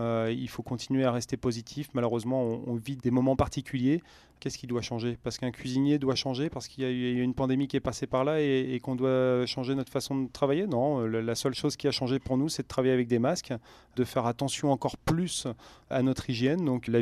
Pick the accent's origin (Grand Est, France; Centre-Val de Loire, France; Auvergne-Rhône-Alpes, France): Centre-Val de Loire, France; Vendôme; also born or lived in United States / Paris; En fait, je suis un enfant du pays. Voilà. Je suis né à Vendôme, j'ai fait mon lycée hôtelier à Blois.